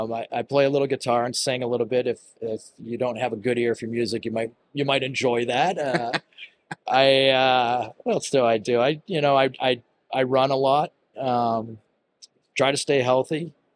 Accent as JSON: {"language": "English", "town": "Boston", "region": "Massachusetts", "country": "United States", "tie": "born or raised there", "accent": "Boston", "said": "because I get a lot of heat about my Boston accent."}